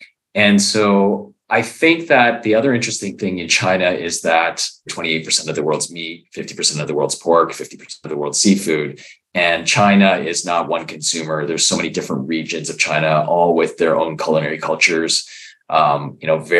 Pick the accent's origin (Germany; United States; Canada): Canada; me growing up in Canada, I always was surrounded by Humane Society, you know, the anti-fur movement